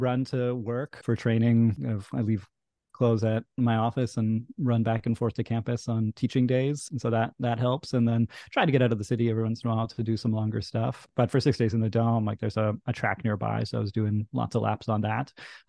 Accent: Calgary, Alberta, Canada; growing up in Calgary, like I just totally took all that for granted that I could go out to Canmore or Banff.

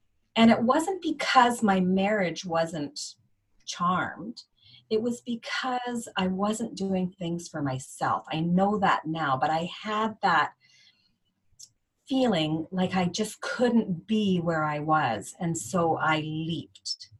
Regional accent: British Columbia, Canada; I grew up on the west coast of Canada. So in just outside of what's called the Okanagan, which is kind of like our orchards and wine country.

